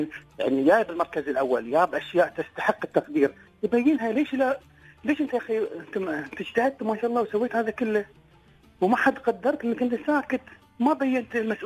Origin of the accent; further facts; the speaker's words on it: United Arab Emirates; أنا أفتخر إماراتي